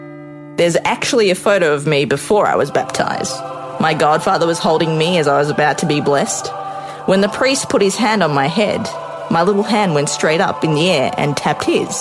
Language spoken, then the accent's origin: English; Australia; Growing up in Australia, I went to a Catholic school, both primary and secondary. I went to church weekly. I became an altar server for about 8 years.